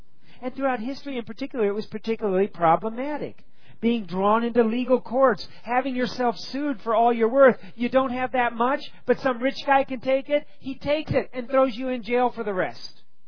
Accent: United States; because I am an American and I like things.

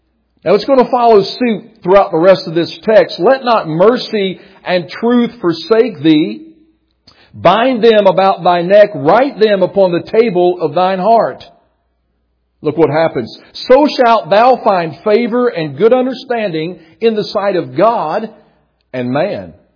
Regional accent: Asbury, West Virginia, United States; As I told you, I grew up in West Virginia in a little town called Asbury. It's off of Interstate 64 on a road called Route 12. We were 12 miles north of a town called Alderson, West Virginia.

